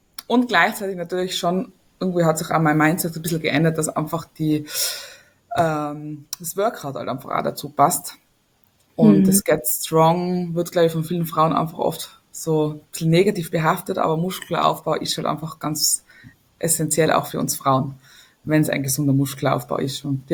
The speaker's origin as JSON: {"language": "German", "region": "Tyrol", "country": "Austria", "said": "ich bin aus Tirol, mittlerweile wohne ich in Zirl, bin 36 Jahre alt."}